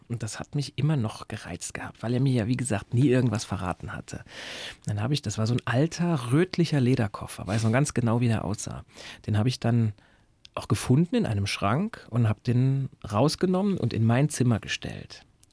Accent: Saarbrücken, Saarland, Germany; ich komme ja ursprünglich aus Saarbrücken

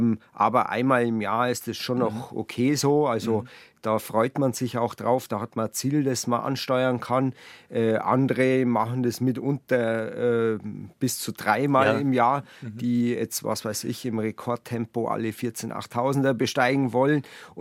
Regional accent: Buching, Bavaria, Germany; genau, da wo ich gelebt habe früher, wo ich aufgewachsen bin, in Buching, da hat man zwar die Berge direkt vor der Haustür

